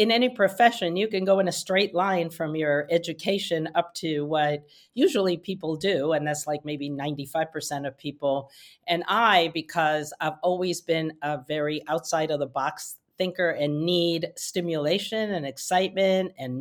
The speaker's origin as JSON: {"language": "English", "country": "Argentina", "said": "I became naturalized because I'm from Argentina. And at 18, I became naturalized so I could apply to medical schools."}